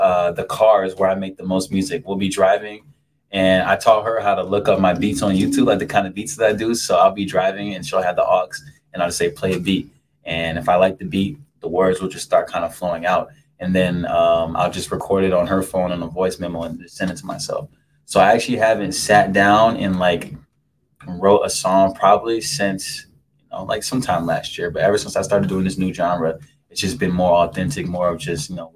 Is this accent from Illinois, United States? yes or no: yes; Gurnee, Illinois, United States; I'm from the Lake County area, like around the Gurnee area. I'll just answer that question right now. Yeah, from Lake County area.